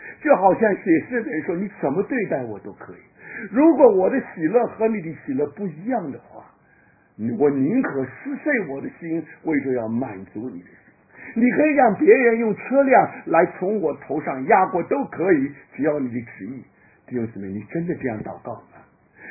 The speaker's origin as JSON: {"language": "Chinese", "country": "China", "said": "我们中国人常常问一句话，今天是什么风把你吹来的"}